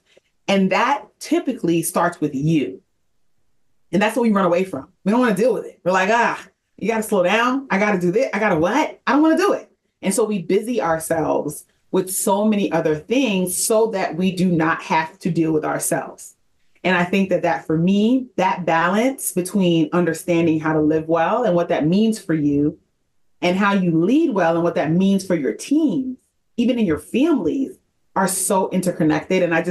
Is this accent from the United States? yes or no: yes; New York City, New York, United States; now in Atlanta, United States; And so I am removed from New York City, where I'm from, born and raised, to Atlanta.